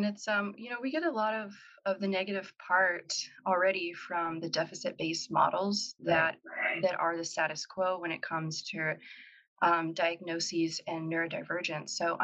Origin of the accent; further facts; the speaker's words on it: Georgia, United States; I'm from Georgia.